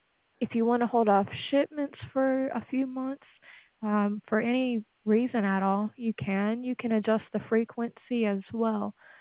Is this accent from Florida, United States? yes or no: yes; Miami, Florida, United States; now in Alabama, United States; Yeah. I moved to Alabama about 3.5, maybe 4 years ago from